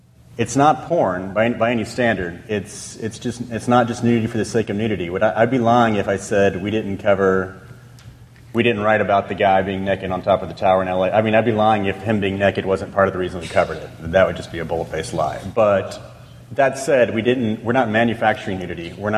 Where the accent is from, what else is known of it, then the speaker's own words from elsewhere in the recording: Houston, Texas, United States; I'm not trying to do the coastal thing, but because I'm from Houston, but people in New York and LA are going to be a little bit more liberal